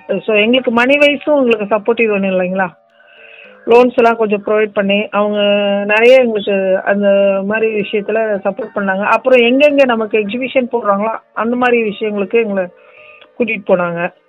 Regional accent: Melappalli, Tamil Nadu, India; born there; இங்க வில்லேஜ்ல மேலப்பள்ளி கிராமத்துல நான் பிறந்தேன் சார்.

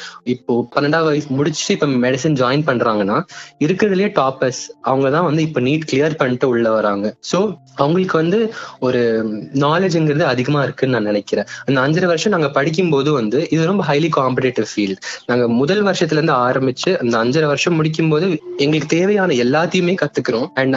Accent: Ooty, Tamil Nadu, India; என்னோட சொந்த ஊர் ஊட்டி.

